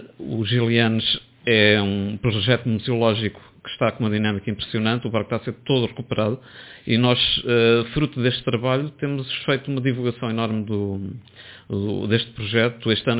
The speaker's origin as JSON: {"language": "Portuguese", "town": "Ílhavo", "region": "Centro", "country": "Portugal", "tie": "born or raised there", "said": "Ilhavo é sempre aquele problema, porque é a minha terra-mãe."}